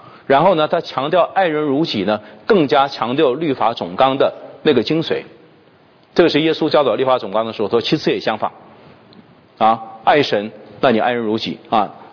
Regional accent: China; 我们大陆人

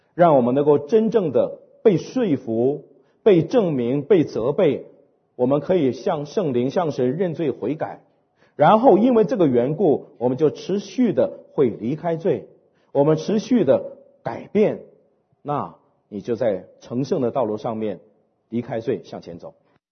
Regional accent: China; 我们中国人按照我们中国的标准来定义这个罪

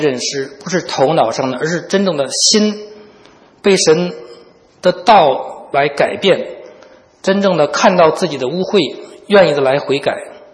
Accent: China; 我们中国人呢，尤其是年纪大一点的人，我们都理解，都很忌讳说这个死这个字

